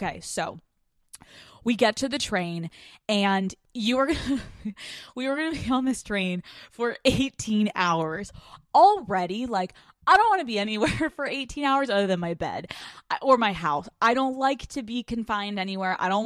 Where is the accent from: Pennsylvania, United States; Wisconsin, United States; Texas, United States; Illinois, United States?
Pennsylvania, United States; Growing up on the East Coast, I was constantly getting on trains to go into New York City, to go to Boston. There's Amtrak, there's New Jersey Transit. Like, I was constantly on trains. Every time I wanted to go into New York City from Pennsylvania with my family